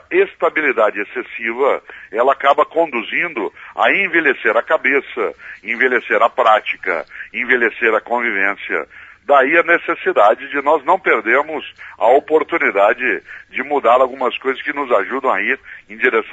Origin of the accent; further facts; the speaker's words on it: Londrina, Paraná, Brazil; born there; now in São Paulo, Brazil; eu nasci em Londrina, embora eu moro em São Paulo há 46 anos, eu sou pé vermelho autêntico.